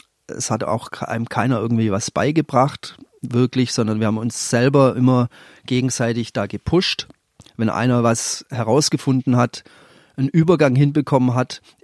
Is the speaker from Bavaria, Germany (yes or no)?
no; Leonberg, Baden-Württemberg, Germany; Ich bin aus einer Vorstadt, aus Leonberg, also Vorstadt von Stuttgart.